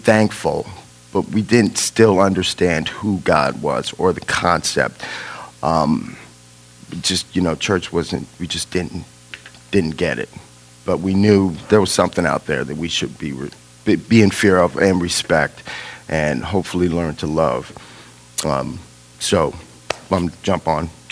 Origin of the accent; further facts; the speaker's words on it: Miami, Florida, United States; I'm born and raised in Miami, Florida, in 1968.